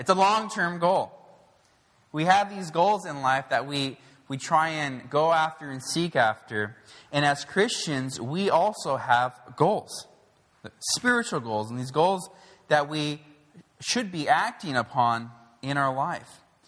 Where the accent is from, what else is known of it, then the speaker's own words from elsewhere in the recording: Los Angeles, California, United States; moved away as an adult; I am from America, if you can't tell from my accent. California at that, I know. Los Angeles.